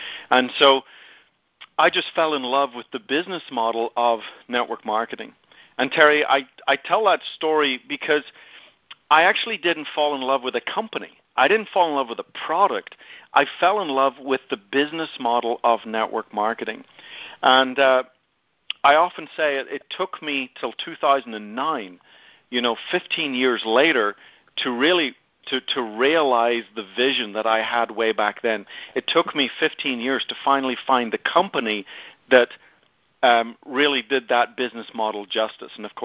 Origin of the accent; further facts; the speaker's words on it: Belfast, Northern Ireland, United Kingdom; now in Dallas, United States; I'm not maybe an original Texan. I do live in Dallas, Texas, North Dallas, up in Frisco. But I'm originally from Ireland, from the famous city of Belfast, famous for all the wrong reasons, but a beautiful place anyway. And so I raised in Belfast.